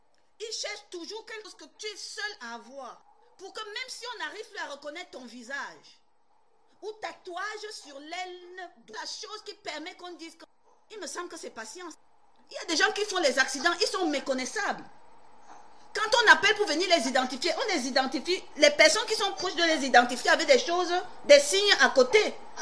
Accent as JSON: {"language": "French", "country": "Cameroon", "said": "Même comme aujourd'hui, on a plutôt tendance à cacher qu'on est Camerounais."}